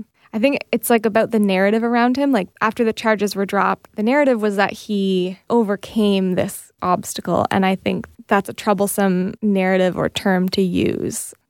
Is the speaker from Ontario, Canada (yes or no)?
yes; London, Ontario, Canada; I'm a Londoner